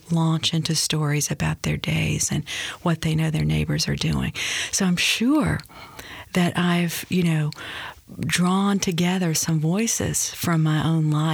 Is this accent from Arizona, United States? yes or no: no; Mississippi, United States; I was so lucky growing up in Mississippi. I think it still holds true for people growing up there now.